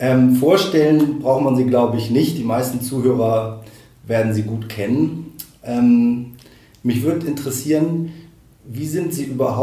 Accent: Hamburg, Germany; Ja, kann ich bestätigen als Hamburger sozusagen.

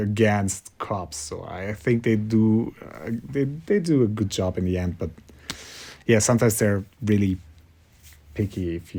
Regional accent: Kazakhstan; English is a second language; now in Germany; I'm from Kazakhstan, like Borat.

